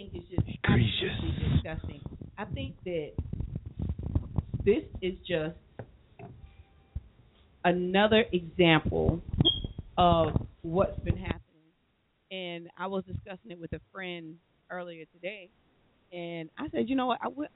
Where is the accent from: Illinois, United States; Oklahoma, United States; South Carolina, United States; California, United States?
South Carolina, United States; Charleston; because you know I'm from the Charleston area